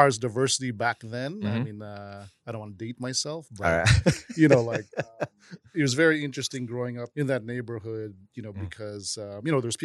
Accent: Chicago, Illinois, United States; also born or lived in Glendale Heights; I was born in Chicago, Illinois.

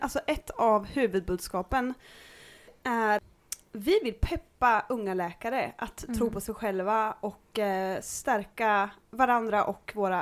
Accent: Norrköping, Östergötland, Sweden; Jag kommer från Norrköping. Flyttade hit när jag var 10 år, så jag får ändå säga att jag kommer härifrån.

